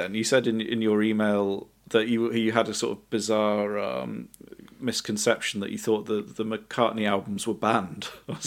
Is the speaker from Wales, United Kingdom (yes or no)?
no; Bristol, South West England, United Kingdom; I grew up in Bristol